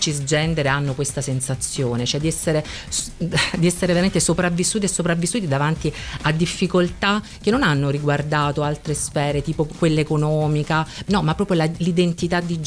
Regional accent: San Nicola, Apulia, Italy; also born or lived in Galatina; Sì, sono nata a Galatina, ma sì, sono di San Nicola, in realtà, un paese vicino.

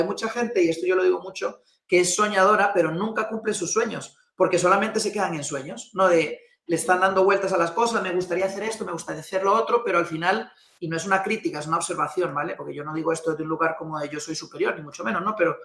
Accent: Costa Rica; born there; soy nacido en Costa Rica, nací en hogar de emprendedores y empresarios

